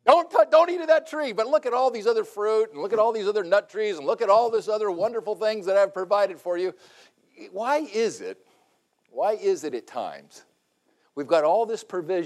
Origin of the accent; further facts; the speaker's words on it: Puerto Rico; When I was a kid, growing up in Puerto Rico, the neighbor had this wonderful orange tree.